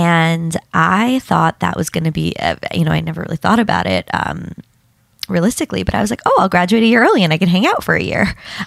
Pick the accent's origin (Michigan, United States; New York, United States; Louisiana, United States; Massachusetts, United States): New York, United States; I grew up in Long Island.